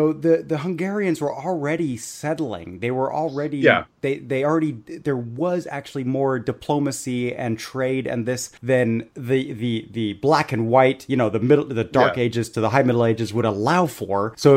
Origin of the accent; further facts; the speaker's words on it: Bavaria, Germany; I know I grew up in Bavaria, and I know they're very proud of their heritage.